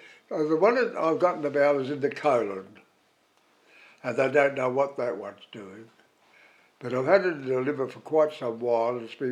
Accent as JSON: {"language": "English", "country": "Australia", "said": "I'm not Chinese. I'm Australian, born dead, born McGill."}